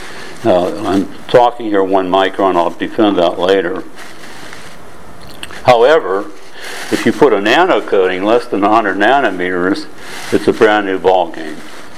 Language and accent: English; United States; now in Hong Kong; I'm an American living in Hong Kong.